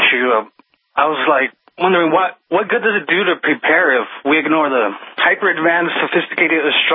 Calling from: El Paso, Texas, United States; Hi, I'm calling from El Paso, Texas. I'm here, the epicenter of the drug war and Obama's Fast and Furious.

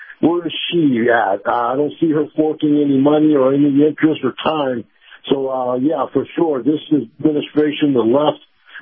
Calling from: Tampa, Florida, United States; Real quickly … from Tampa.

